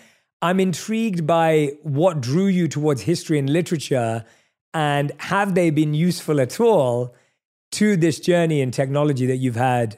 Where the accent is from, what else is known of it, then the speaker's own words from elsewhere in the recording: London, United Kingdom; I'm born and raised in London.